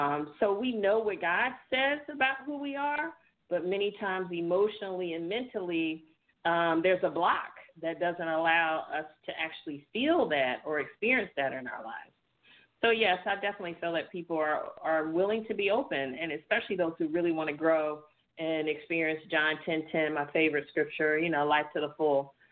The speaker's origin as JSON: {"language": "English", "town": "Washington", "region": "District of Columbia", "country": "United States", "tie": "born or raised there", "said": "Growing up, I was born in Washington, D.C. My dad was a police officer in the 60s."}